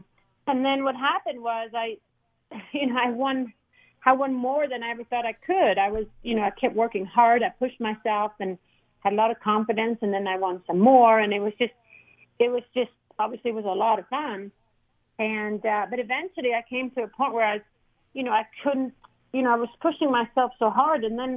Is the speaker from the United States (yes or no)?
no; Sweden; growing up in Sweden